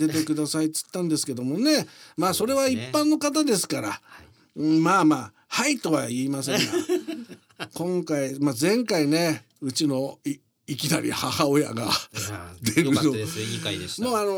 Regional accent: Nihonmatsu, Fukushima, Japan; 今回私はね、福島県二本松市というところ出身なんですが

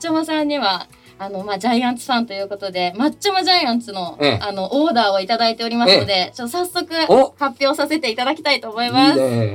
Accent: Tokyo, Japan; born there; 私も東京生まれなので

